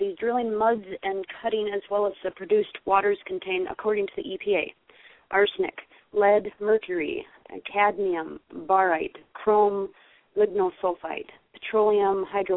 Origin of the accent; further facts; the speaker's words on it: South Dakota, United States; also born or lived in Michigan; I'm from South Dakota and Michigan.